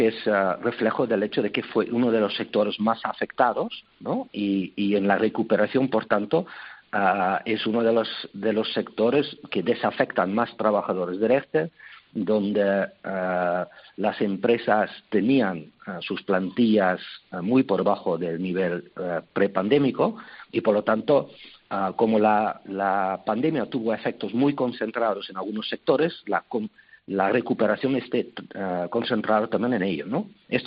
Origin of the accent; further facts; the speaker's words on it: Netherlands; Spanish is a second language; now in Spain; En los próximos meses tenemos que evitar que podamos tener que tomar medidas como está tomando mi país natal, ¿no? Holanda